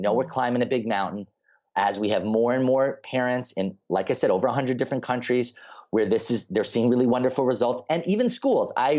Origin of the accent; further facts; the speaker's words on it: Massachusetts, United States; There is actually still a school in my home state of Massachusetts.